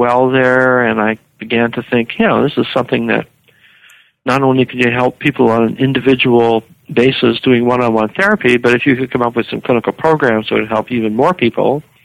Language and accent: English; Canada; moved away as an adult; now in United States; and I'm from Canada, and back in 1964 when I started graduate school, there were no PhD clinical psychology training programs in Canada.